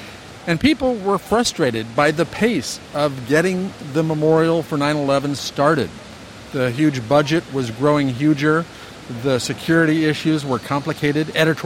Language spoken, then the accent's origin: English; New York, United States; And as a New Yorker, I'm definitely in the minority here.